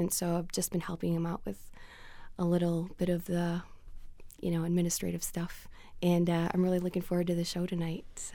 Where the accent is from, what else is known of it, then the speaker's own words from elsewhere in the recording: Menomonee Falls, Wisconsin, United States; moved away as an adult; also born or lived in Chicago; No, I grew up in Wisconsin. I grew up outside of Milwaukee in a town called Menominee Falls and went to University of Milwaukee, UWM, and then moved to Chicago about 7 years ago.